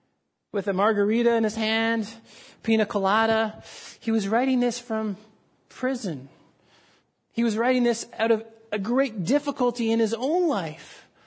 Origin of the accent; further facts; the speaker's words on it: Canada; born there; I was born in Canada. I was born in the Dominion of Canada